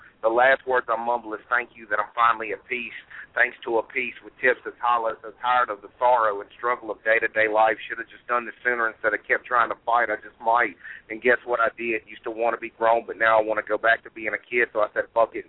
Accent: Alabama, United States; I mean, I'm from Bama, you know, you can't help it, you know. It's like you gotta understand that Bama language, like hollering.

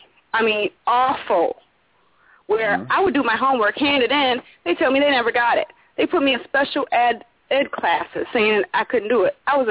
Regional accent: Minnesota, United States; moved away; I'm from Minnesota, but I don't live there anymore.

